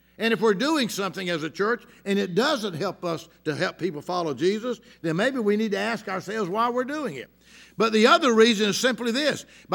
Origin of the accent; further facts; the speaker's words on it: United States; born there; grateful that I was born here in America.